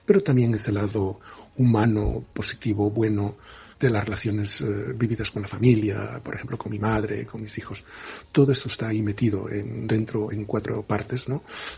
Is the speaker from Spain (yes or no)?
yes; Castile and León, Spain; Realmente el Bierzo, mi tierra, viaja siempre conmigo, en el corazón y en el alma.